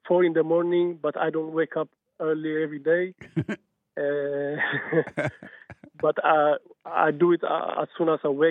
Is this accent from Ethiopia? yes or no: yes; Ethiopia; Father, like, I'm from Ethiopia.